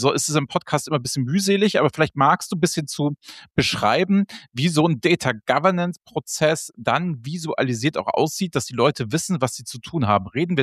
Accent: Cologne, North Rhine-Westphalia, Germany; Als Kölner fällt am meisten immer irgendwas Privates ein.

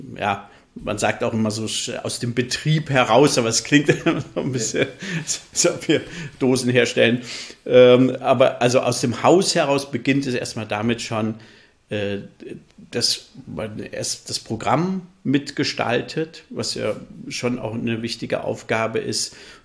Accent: Northern Germany, Germany; Gebürtiger Mittelhesse, aber aufgewachsen in Flensburg. Also ich würde mich auch als Nordlicht bezeichnen.

